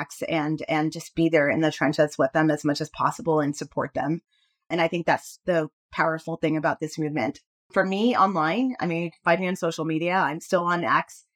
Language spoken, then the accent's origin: English; El Paso, Texas, United States; I am from the Southwest and I have family in Nevada and spent a lot of time traveling in the Southwest region growing up in Texas, in El Paso.